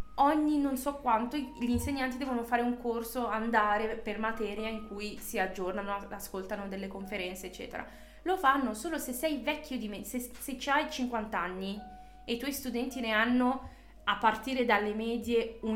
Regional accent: Milan, Lombardy, Italy; sono di Milano anch'io.

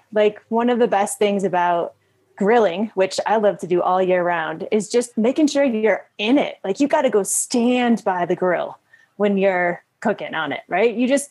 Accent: Midwest, United States; My whole family's from Iowa. I grew up in the Midwest.

